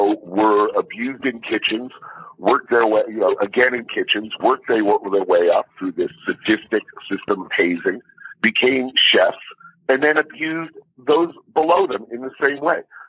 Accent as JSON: {"language": "English", "region": "New York", "country": "United States", "said": "I mean, I'm from New York."}